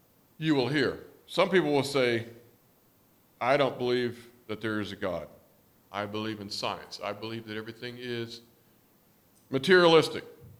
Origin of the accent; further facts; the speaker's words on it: United States; born there; It's not because I was born in America.